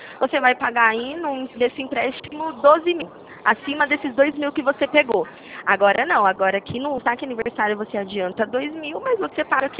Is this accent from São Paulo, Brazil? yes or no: yes; Leme, São Paulo, Brazil; Não, eu sou daqui de Leme, SP, sou do interior de São Paulo, sabe onde fica?